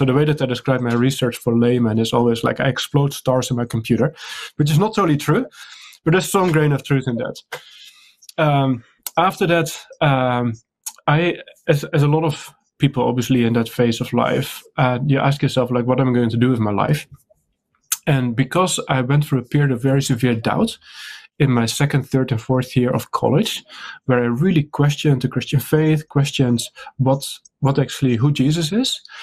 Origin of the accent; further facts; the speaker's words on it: Netherlands; English is a second language; so I grew up in the Netherlands, so that's where my accent is from, if you're wondering about that. Grew up in the Netherlands in a Christian family.